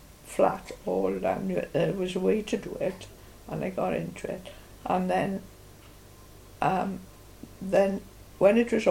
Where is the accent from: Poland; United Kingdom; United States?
United Kingdom; Rumney, Wales; born there; my family, where I was born in Rumney, we were living in the same street.